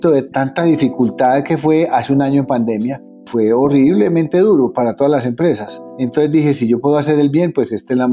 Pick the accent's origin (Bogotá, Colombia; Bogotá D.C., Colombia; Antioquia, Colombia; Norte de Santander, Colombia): Antioquia, Colombia; Medellín; born there; Yo quiero decir que soy un colombiano, 100% fanático de mi país, de mi tierra, por supuesto, nacido en Medellín, paisa